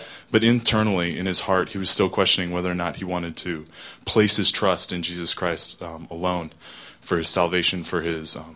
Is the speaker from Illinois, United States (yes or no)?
no; Seattle, Washington, United States; I'm from Seattle, Washington, the birthplace of coffee.